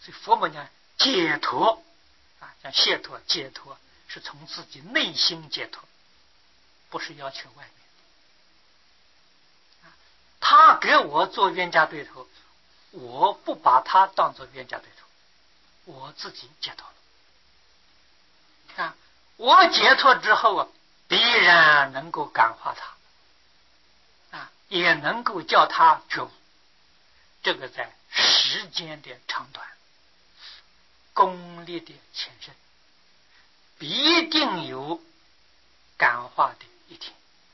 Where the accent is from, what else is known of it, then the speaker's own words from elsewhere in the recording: China; 所以今天呢，我们中国人讲团结，实际上在古时候中国没有团结这个名词。